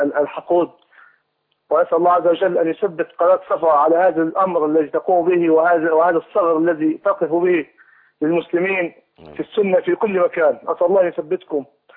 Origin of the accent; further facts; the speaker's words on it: Egypt; now in Saudi Arabia; ونحن مصريين مقيمين في السعودية،